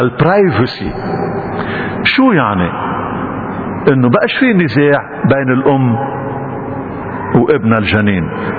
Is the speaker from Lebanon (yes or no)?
yes; Lebanon; بعدنا موارنة؟ بعدنا مسيحيين؟ بعدنا بهويتنا اللبنانية المشرقية السريانية الأنطاكية العربية؟